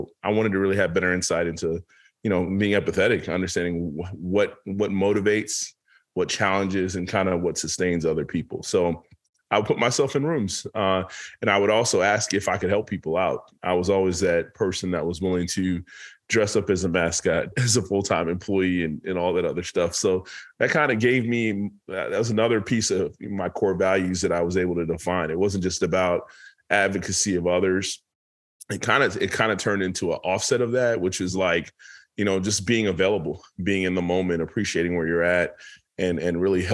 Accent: New York, United States; also born or lived in New Jersey; now in Florida, United States; originally, from New York, you know, had a great childhood, fun memories growing up in New York, Long Island, and New Jersey, then moved down to Florida.

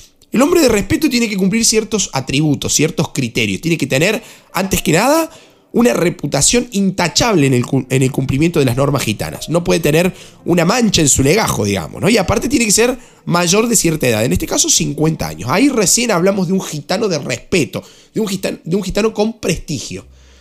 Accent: Argentina; yo soy argentino y no uso la palabra chaval

